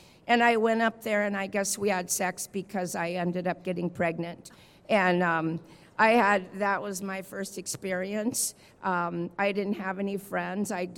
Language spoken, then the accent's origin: English; California, United States; I grew up in the San Fernando Valley.